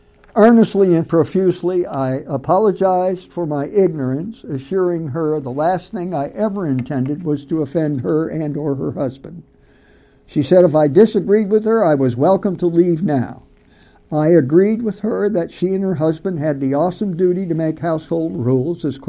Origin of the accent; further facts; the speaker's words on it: Massachusetts, United States; I grew up in the Congregational Church in Western Massachusetts believing there were three Latin crosses of wood on top of Calvary's Hill.